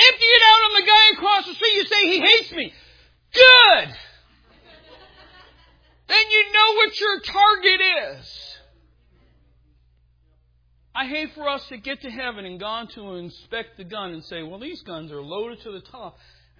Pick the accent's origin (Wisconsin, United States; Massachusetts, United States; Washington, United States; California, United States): Massachusetts, United States; Boston; I'm from Boston, the side that won.